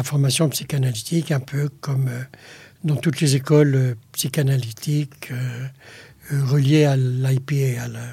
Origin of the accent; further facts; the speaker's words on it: Tunis, Tunis Governorate, Tunisia; born there; Et je suis né à Tunis